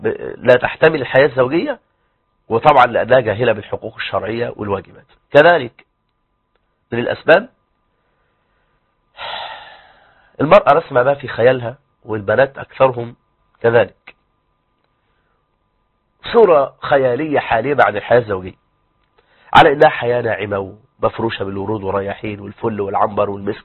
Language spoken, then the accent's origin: Arabic; Egypt; عندنا في مصر